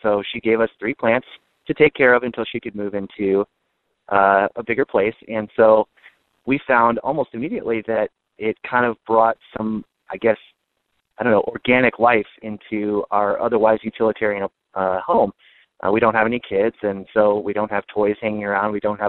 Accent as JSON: {"language": "English", "town": "Syracuse", "region": "Indiana", "country": "United States", "said": "I'm from Syracuse, Indiana."}